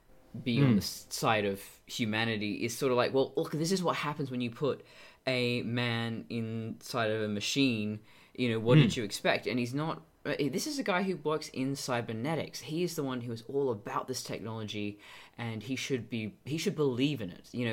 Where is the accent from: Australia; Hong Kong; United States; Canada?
Australia; as an Australian